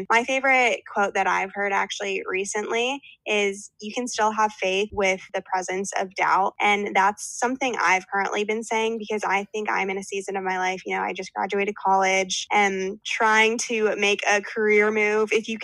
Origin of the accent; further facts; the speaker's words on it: Scottsdale, Arizona, United States; I'm actually originally from Scottsdale